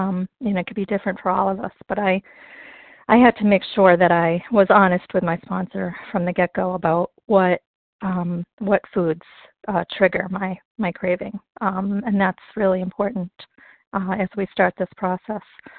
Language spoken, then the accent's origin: English; Massachusetts, United States; I'm from the Berkshires, Massachusetts.